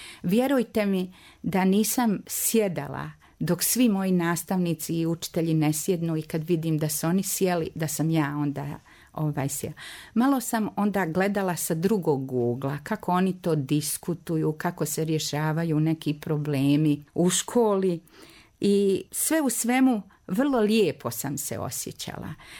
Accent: Banja Luka, Republika Srpska, Bosnia & Herzegovina; Da, ja sam rođena na Pilani, ali sam vrlo brzo u najranijoj mladosti presela u naselje Česma. Tu sam provela svo svoje djetinjstvo, svoju mladost

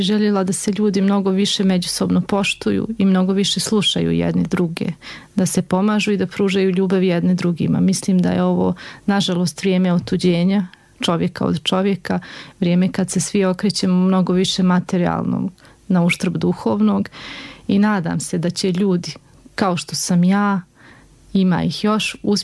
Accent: Kalinovik, Republika Srpska, Bosnia & Herzegovina; Ja sam odrasla u Kalinoviku.

